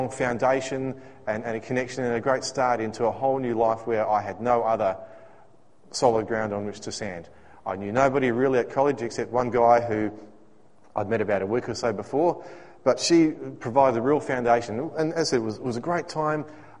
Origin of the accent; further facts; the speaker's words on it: Western Australia, Australia; As many of you know, I grew up here in Western Australia, and up until, it's been about 17 years now since God called me on a particular day to move to Sydney